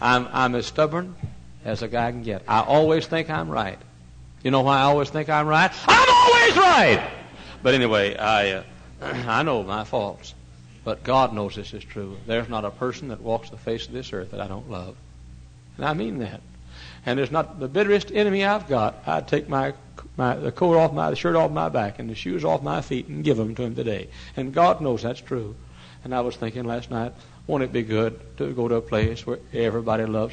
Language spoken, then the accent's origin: English; Texas, United States; I'm from Texas, and we speak to folks down in Texas.